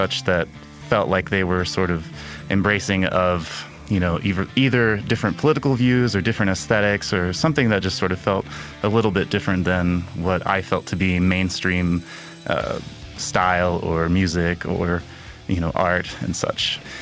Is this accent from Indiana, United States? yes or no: yes; Indiana, United States; now in Salt Lake City, United States; I'm 31 years old. I am from Indiana in a small town, but my parents are from Chile, and I now live in Salt Lake City, Utah.